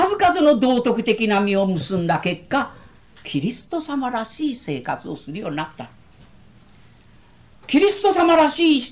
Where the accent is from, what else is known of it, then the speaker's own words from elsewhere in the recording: Nagoya, Aichi, Japan; 確かに私ら名古屋ですから被害を受けてないからこんなことが言えるんだとおっしゃる方もあります